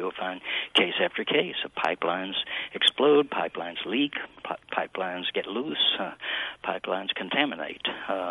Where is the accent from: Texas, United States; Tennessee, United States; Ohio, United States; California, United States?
Texas, United States; Yeah, you got a few there, but, you know, I'm from Texas, so...